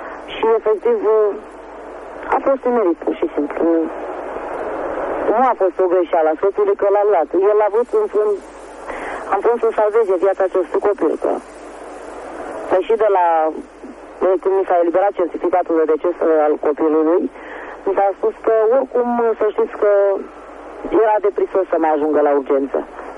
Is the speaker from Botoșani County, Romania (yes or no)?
yes; Botoșani, Botoșani County, Romania; moved away as an adult; now in Bucharest, Romania; bucureșteancă nu sunt. Sunt evreică de origine, de fapt româncă, de la Botoșani. Și venită cu soț în București